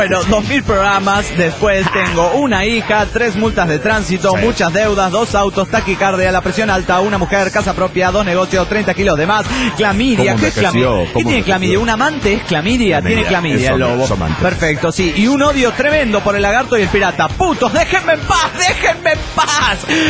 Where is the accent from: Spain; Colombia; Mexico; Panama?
Panama; de Panamá.